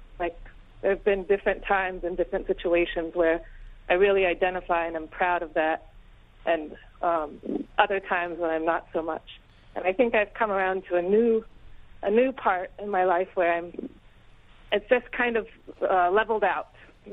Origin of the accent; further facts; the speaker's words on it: Los Angeles, California, United States; My dad's from Palestine and my mom's from Colombia. And I grew up in Los Angeles, which is a pretty mixed up place.